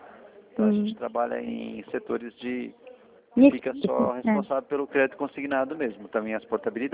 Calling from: Jaguariúna, São Paulo, Brazil; sou aqui da região de Campinas, a gente é a cidade de Jaguariúna.

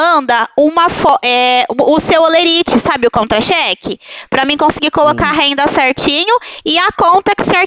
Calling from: Ribeirão Preto, São Paulo, Brazil; Eu falo aqui de Ribeirão Preto.

